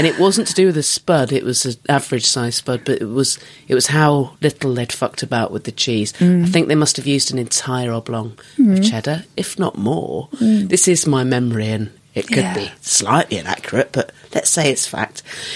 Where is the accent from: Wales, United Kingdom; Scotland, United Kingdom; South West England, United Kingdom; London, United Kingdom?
South West England, United Kingdom; I grew up in Dorset.